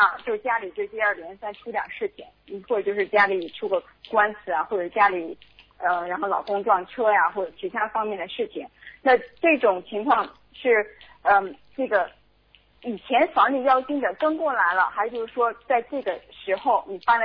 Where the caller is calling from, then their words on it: Florida, United States; 我是从佛罗里达州打过来的